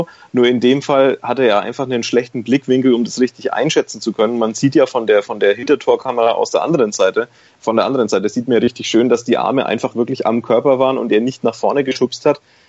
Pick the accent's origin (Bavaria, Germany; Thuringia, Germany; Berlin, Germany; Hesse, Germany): Bavaria, Germany; now in Würzburg, Germany; als Mittelfranke, der im Würzburger Umland-Exil wohnt